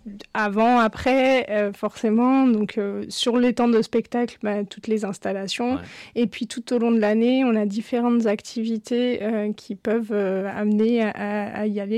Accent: Nouvelle-Aquitaine, France; Moi, je suis du Creux, donc connais Angle-sur-Anglin.

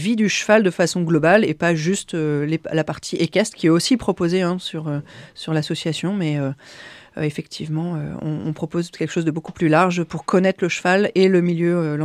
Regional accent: Nouvelle-Aquitaine, France; Moi, je suis originaire des Deux-Sèvres.

